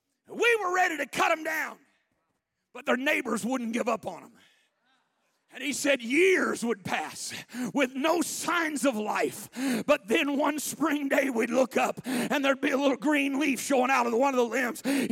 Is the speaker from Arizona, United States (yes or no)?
no; Illinois, United States; Now, I'm from the Midwest. I grew up in Illinois